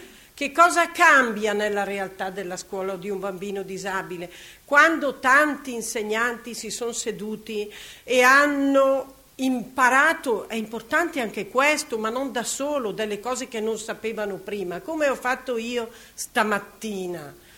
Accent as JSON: {"language": "Italian", "town": "Bergamo", "region": "Lombardy", "country": "Italy", "said": "essendo io bergamasca"}